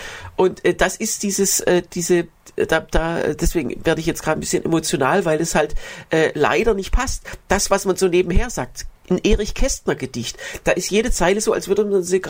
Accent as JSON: {"language": "German", "town": "Öhringen", "region": "Baden-Württemberg", "country": "Germany", "tie": "born or raised there", "said": "Ich bin ja in Öhringen zur Schule gegangen"}